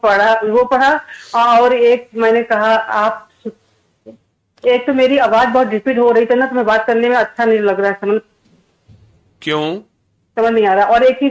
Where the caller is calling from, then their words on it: Mumbai, Maharashtra, India; India سے بامبے سے جڑی